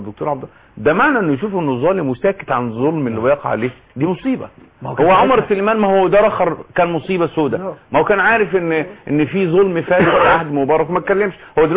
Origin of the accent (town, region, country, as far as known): Egypt